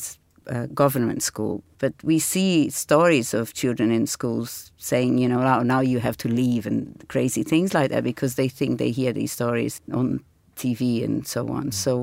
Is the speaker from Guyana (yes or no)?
no; Brazil; I'm from Brazil and my family is a real mixture, like many in Brazil